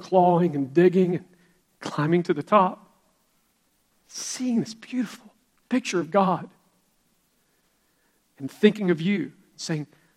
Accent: Billart, Georgia, United States; I grew up right here in Billart, Georgia. All I'd ever known was Praise Mill Baptist Church, and I went away to a strange city

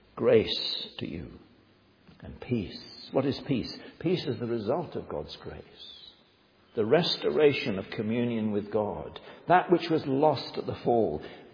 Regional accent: Leicester, East Midlands, United Kingdom; Leicester, my hometown where I come from

